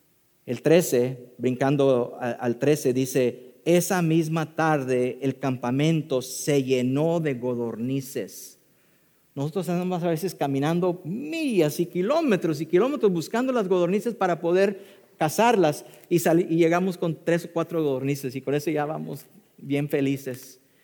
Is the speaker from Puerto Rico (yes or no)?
no; Mexico; Yo soy mexicano, lo que no sabía.